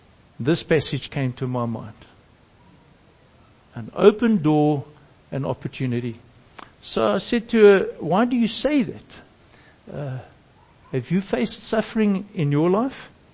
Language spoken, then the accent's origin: English; South Africa; So I said, I'm a South African.